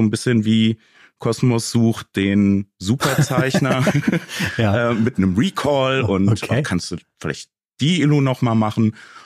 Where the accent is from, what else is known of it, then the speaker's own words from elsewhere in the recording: Frankfurt, Hesse, Germany; also born or lived in Stuttgart; ich habe zwar auch als Frankfurter eine Zeit in Stuttgart, wo ja quasi der Kosmos Verlag ansässig ist, gelebt.